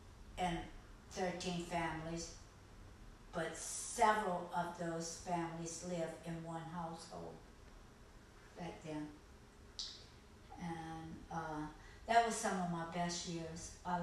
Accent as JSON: {"language": "English", "town": "Belrose", "region": "Louisiana", "country": "United States", "tie": "born or raised there", "also_born_or_lived": "Pankaville, Louisiana", "said": "I was born in Pankaville, Louisiana, at a little hospital called St. Elizabeth's. And I grew up on a plantation, and the name of it was Sweet Home Plantation. That was in Belrose, Louisiana."}